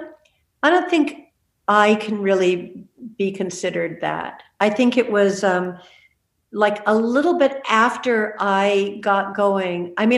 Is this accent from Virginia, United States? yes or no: no; Malibu, California, United States; No, that's like I grew up in Malibu. Those are my hills. That's where my forts were.